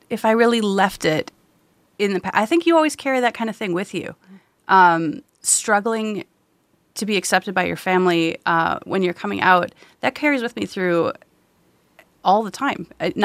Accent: Wisconsin, United States; And I got to talk about growing up in Wisconsin because I visited a bar in Wisconsin.

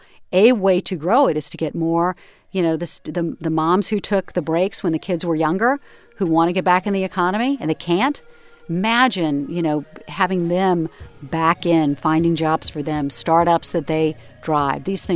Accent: the South, United States; I grew up in the same society we all did, and I grew up in the South, and the boys do the money

